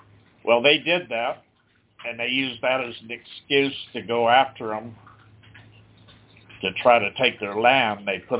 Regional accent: United States; I'm Native American myself.

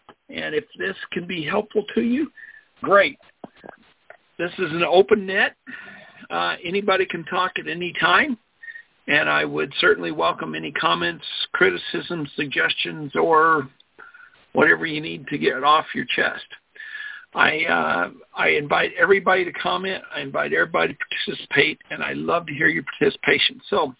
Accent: Longmont, Colorado, United States; from Colorado.

